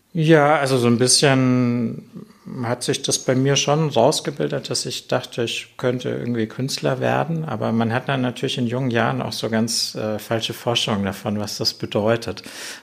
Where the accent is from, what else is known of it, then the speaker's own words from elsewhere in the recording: Nuremberg, Bavaria, Germany; Ich bin schon in Nürnberg aufgewachsen. Also ich bin im Kindergartenalter, sind meine Eltern mit mir nach Nürnberg umgezogen und ich bin in Nürnberg zur Schule gegangen und aufgewachsen